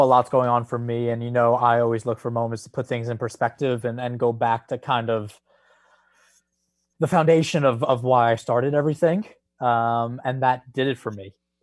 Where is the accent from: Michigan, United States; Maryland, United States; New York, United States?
New York, United States; And I was like, okay, being a New Yorker, I was like, this is strange